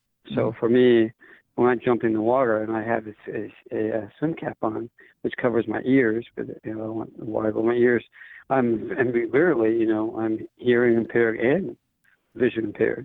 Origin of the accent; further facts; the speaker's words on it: Honolulu, Hawaii, United States; my hometown is Honolulu, Hawaii.